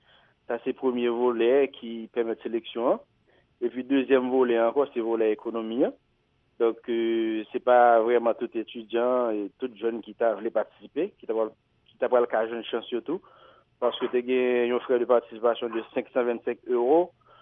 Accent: Haiti; c'est moi-même qui ai une chance de participer en tant que haïtien. Et c'est moi-même comme seul haïtien

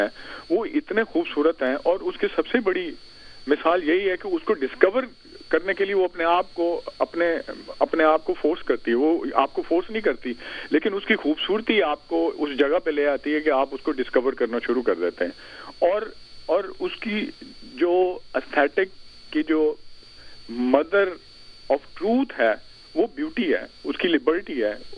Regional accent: Rodu Sultan, Punjab, Pakistan; میرا گاؤں روڈو سلطان ہے, جس میں ایک ہندو سینٹ ہے اور دوسرا جو ہے وہ مسلمان ہے, دونوں کی قبریں ایک پاس ہے.

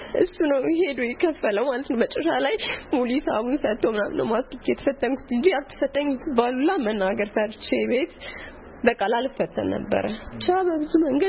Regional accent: Addis Ababa, Ethiopia; ከአዲስ አበባ ነው የመጣሁት።

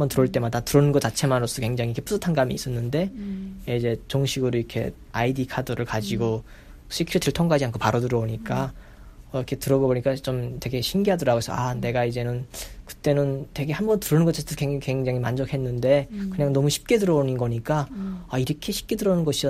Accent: North Korea; 제가 북한에서 왔다고 해도

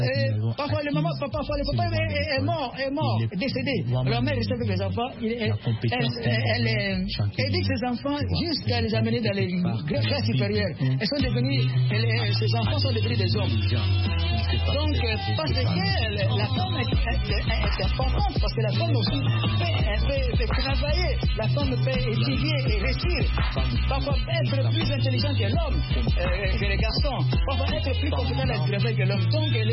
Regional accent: DR Congo; Ici, chez moi, en RD Congo

